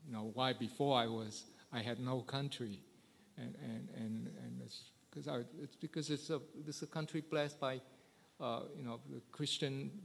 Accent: Cambodia; now in United States; I was raised in Cambodia, but when I was in Cambodia, I always felt like a foreigner because we were Chinese and living in a foreign country. But when, you know, after I became a U.S. citizen

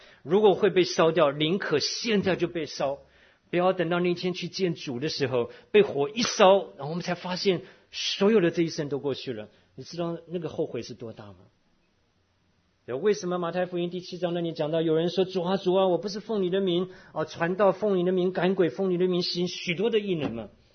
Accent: China; 哎，我就想这个美国人怎么搞怪里怪气，我们中国人都是勾哪几题要做的哈，所以我英文也不好

